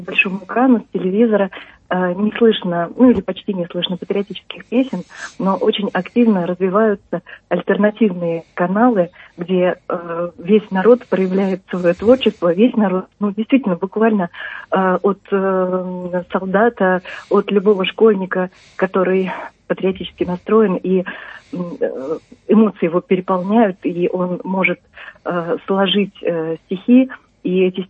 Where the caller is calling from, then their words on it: Saint Petersburg, Russia; я из Петербурга.